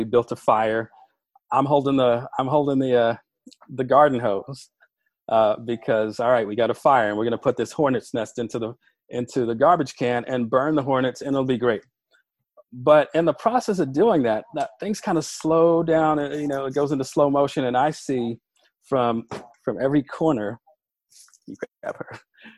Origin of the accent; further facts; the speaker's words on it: New York, United States; I growing up in South Jamaica, Queens, my family lived on a block where a corner.